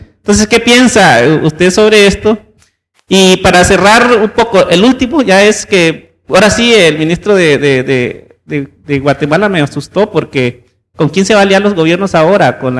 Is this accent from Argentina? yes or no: no; Costa Rica; vengo de Costa Rica.